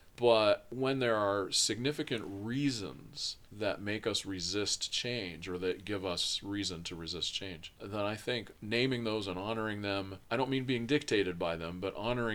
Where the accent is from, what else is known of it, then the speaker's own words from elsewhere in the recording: New England, United States; So I grew up in New England, And at the center of almost every New England town is a big white church with a steeple